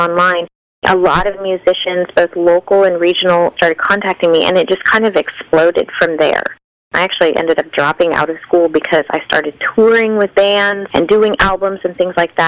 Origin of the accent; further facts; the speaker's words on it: Nebraska, United States; And I'm originally from Nebraska, and we go out and watch the Sandhills cranes migrate.